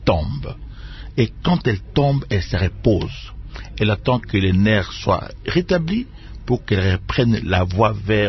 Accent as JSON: {"language": "French", "town": "Kisangani", "region": "Tshopo", "country": "DR Congo", "said": "de Kisangani Mobango"}